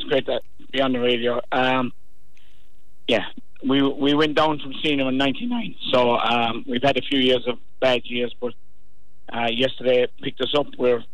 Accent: Ballyduff, Ireland; Well, I suppose I'm from Ballydun originally myself.

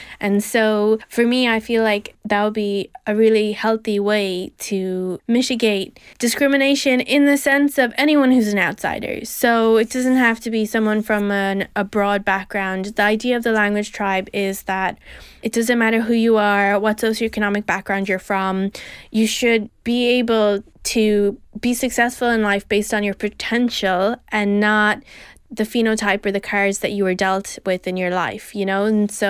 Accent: Tralee, Munster, Ireland; because I grew up in Trulli, and that's where the idea came from.

